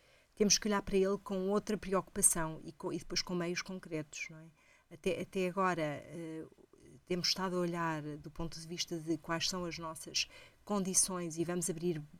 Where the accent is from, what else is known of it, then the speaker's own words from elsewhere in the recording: Portugal; obviamente agora enquanto portuguesa, não é, fico muito mais entusiasmada e contente